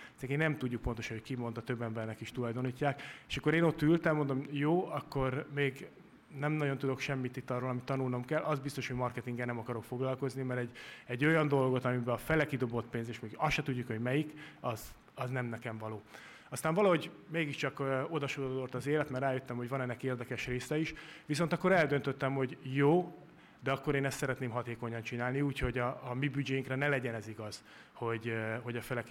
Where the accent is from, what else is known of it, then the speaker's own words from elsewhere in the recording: Kiskőrös, Bács-Kiskun, Hungary; Kiskörösi vagyok, ott töltöttem a gyerekkoromat